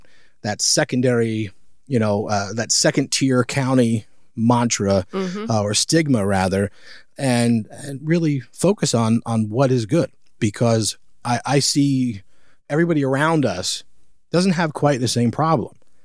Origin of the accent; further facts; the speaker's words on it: New York, United States; also born or lived in Orlando; And I moved here. I grew up in New York, and then I lived in Orlando. I moved here after college, and it was in some ways a culture shock, to a degree.